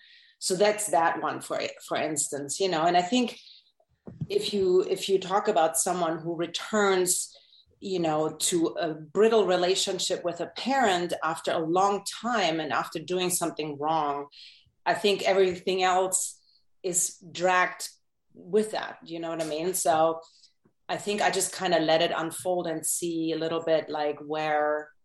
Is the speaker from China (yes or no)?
no; Germany; now in United States; Obviously I'm from a different world. I'm from Germany, small town as well. And I think I was kind of interested living in America.